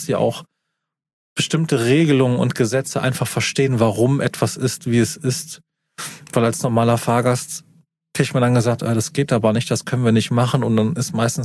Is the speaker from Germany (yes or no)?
yes; Eifel, Germany; ich wohne ja in NRW, ich bin aus der Eifel, ne?